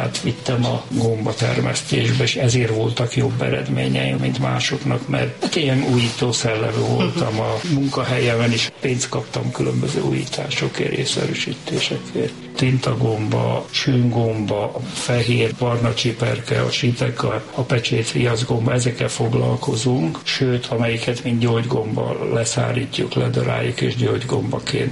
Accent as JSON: {"language": "Hungarian", "region": "Budapest", "country": "Hungary", "tie": "born or raised there"}